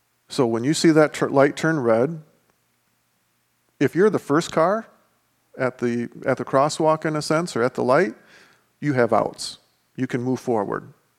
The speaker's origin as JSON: {"language": "English", "town": "Lansing", "region": "Michigan", "country": "United States", "tie": "born or raised there", "said": "I grew up in Lansing. There are some pockets that weren't the greatest."}